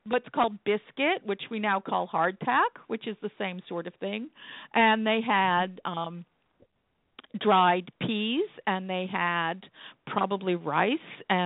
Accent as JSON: {"language": "English", "region": "New England", "country": "United States", "tie": "born or raised there", "said": "My mother's from Italy. My father's Irish. I grew up in New England, and I've spent 30 years in the 17th century."}